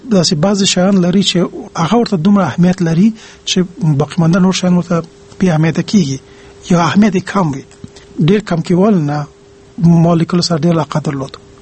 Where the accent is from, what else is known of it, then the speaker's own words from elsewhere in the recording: Pakistan; also born or lived in Kabul, Afghanistan; زه په کابل کې پیدا شوی یم. تقریبا په اوه کلنۍ کې موږ مهاجر شو پاکستان ته. پاکستان کې مې 14 کاله تیر کړي دي